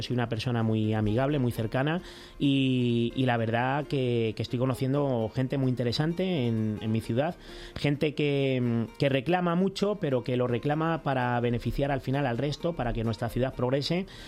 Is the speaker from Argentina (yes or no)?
no; San Fernando de Henares, Community of Madrid, Spain; Nací en Madrid, nací en el Hospital de la Paz, pero he vivido allí siempre y me he criado allí, he crecido allí, he estudiado allí, en los colegios públicos, en los institutos de San Fernando, y bueno, y mis amigos y mis amigas son de allí.